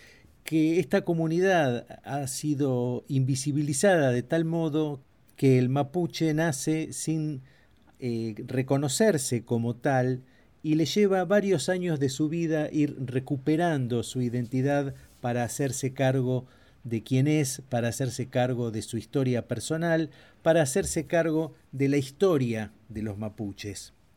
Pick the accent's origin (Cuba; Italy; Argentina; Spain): Argentina; nosotros, como nación argentina, como nación latinoamericana